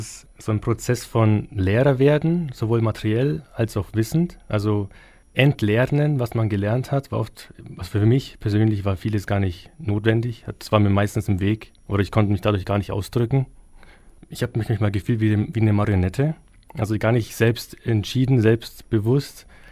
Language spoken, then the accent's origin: German; Gunzenhausen, Bavaria, Germany; meine Eltern kommen aus Italien. Aber ich, weil du mich gefragt hast, ich komme ursprünglich aus Gunzenhausen, genau. Bin zweisprachig aufgewachsen. Meine Eltern kommen aus Sizilien. Und deshalb … passt dann quasi so auch zu dem kulturellen Hintergrund.